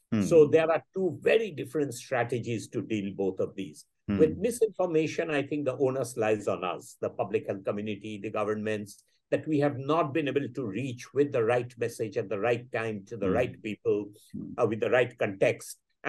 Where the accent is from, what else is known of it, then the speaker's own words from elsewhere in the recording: India; And there is no more pride, you know, I have as an Indian than to see the progress that it has made since, say, 2001.